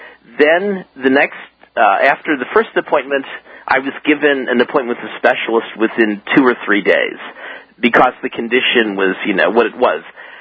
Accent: United States; being an American, I had to purchase a very inexpensive Quebec Blue Cross Blue Shield policy that's equal to what the Canadians have.

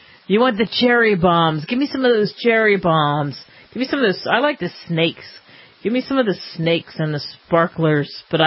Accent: Pennsylvania, United States; I grew up outside of Philadelphia and spent a ton of time in Philly

